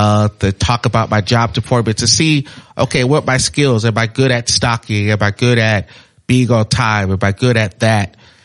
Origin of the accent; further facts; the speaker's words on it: Minneapolis, Minnesota, United States; also born or lived in Michigan / Arizona; so I was born in Michigan, came back as a baby, stayed, until Minneapolis until I was 8 or 9.